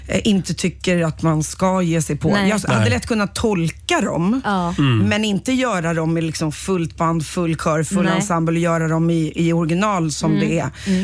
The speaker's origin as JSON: {"language": "Swedish", "country": "United States", "said": "Jag glömmer att jag är amerikan."}